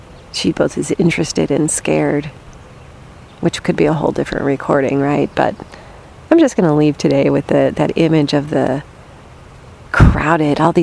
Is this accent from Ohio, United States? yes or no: yes; Ohio, United States; Kind of to me feels like where I grew up in Ohio, you know, kind of just small, dusty towns.